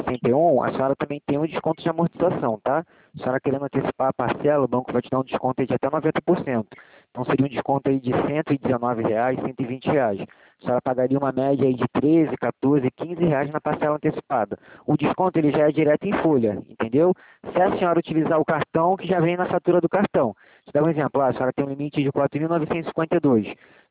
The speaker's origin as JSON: {"language": "Portuguese", "region": "Rio de Janeiro", "country": "Brazil", "said": "porque eu também sou aqui do Rio."}